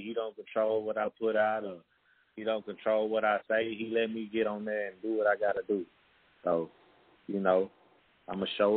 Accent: Dickinson, Texas, United States; Yeah, I'm from Galveston County. I'm from Dickerson, Texas. A little small city, but shit, you know, we live, we ride for each other, man.

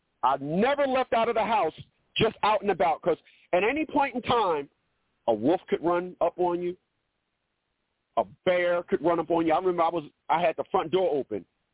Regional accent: Newark, New Jersey, United States; I'm from Newark.

